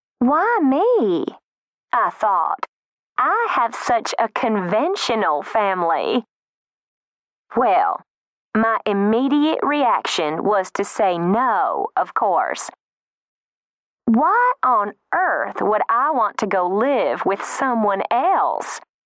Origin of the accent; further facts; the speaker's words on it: Dallas, Texas, United States; I'm from Dallas